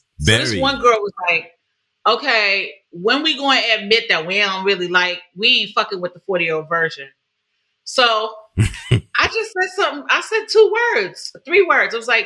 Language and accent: English; New York, United States; I'm from New York.